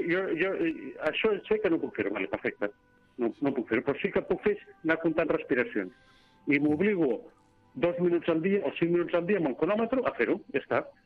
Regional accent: Sant Andreu de Llavaneres, Catalonia, Spain; Perquè en el meu poble, que jo que dic a Llavaneres

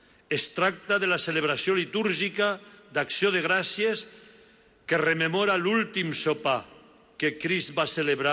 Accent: Aragon, Spain; Es nota que sóc aragonès.

